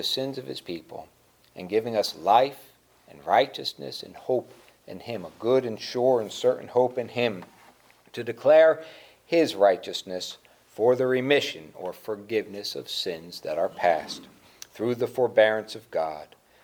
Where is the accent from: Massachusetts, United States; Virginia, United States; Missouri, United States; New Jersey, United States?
New Jersey, United States; I grew up in New Jersey, and it's a pretty congested area in New Jersey there, so there's a lot of light pollution